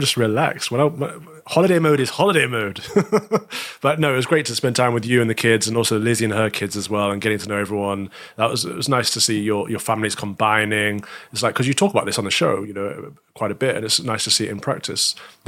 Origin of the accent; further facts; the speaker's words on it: England, United Kingdom; Both my parents were born here, so I am British by birth, but English by half of my heritage, but half my heritage isn't.